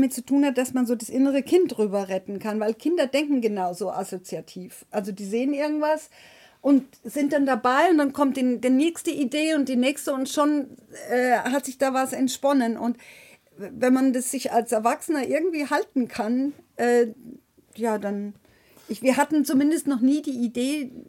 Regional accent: Rhineland-Palatinate, Germany; Genau, aus der Nähe von Koblenz, so an der Lahn.

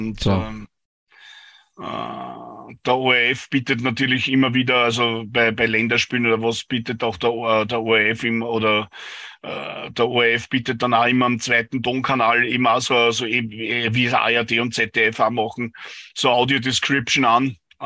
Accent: Vienna, Austria; Aber wie gesagt, da bei uns in Wien

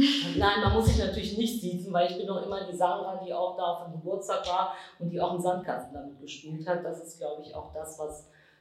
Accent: Kirchheim, Germany; Ich kann mal vielleicht einfach ein Beispiel aus meinem Heimatort in Kirchheim nennen.

